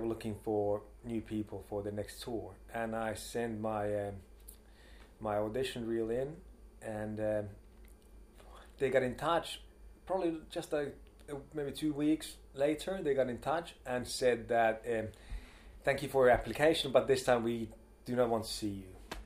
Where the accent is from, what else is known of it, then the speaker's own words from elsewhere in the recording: Finland; Finland. Grew up in Finland, yeah.